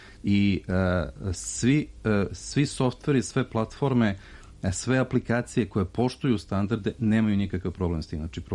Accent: Serbia; Prosto mi kao Srbi nemamo dovoljno sadržaja na srpskom jeziku koje može

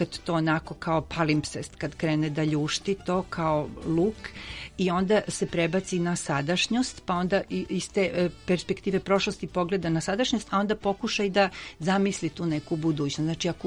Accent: Belgrade, Serbia; born there; rođena sam u Beogradu

